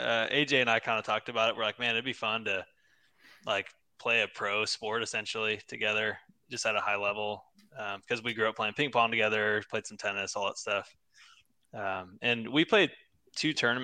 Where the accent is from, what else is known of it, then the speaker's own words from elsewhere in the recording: San Antonio, Texas, United States; No. So I actually grew up in San Antonio.